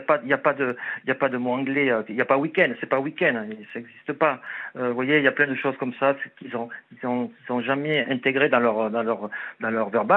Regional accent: Gourdon, Occitanie, France; Je suis né à Gourdon. Je suis natif.

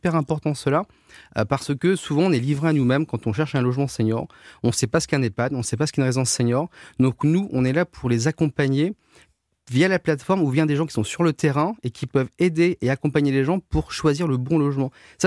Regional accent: Lyon, Auvergne-Rhône-Alpes, France; on est de Lyon.

